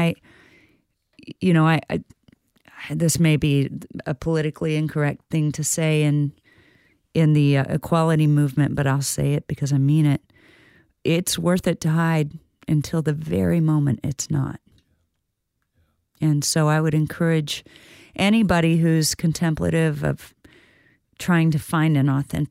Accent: Midwest, United States; And for a person born and raised in the Midwest, where ethics and authenticity and honesty are, you know, were kind of bred into me

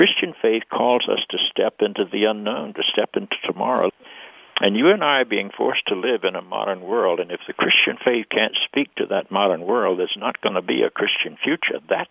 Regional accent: the South, United States; Where I grew up in the South

